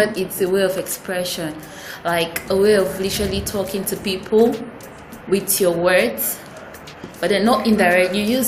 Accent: Lagos, Nigeria; born there; now in Kaduna, Nigeria; I've been in Kaduna for a very, very long time. Though I didn't grow up here in Kaduna. I was born in Lagos, but came back to Kaduna a few years ago.

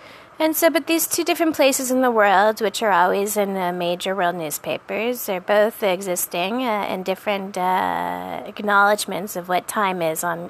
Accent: New York City, New York, United States; And I grew up in the Jewish temple. I grew up in Rodev Shalom, again, which means the Pursuers of Peace. That's on 83rd and Central Park West in New York City.

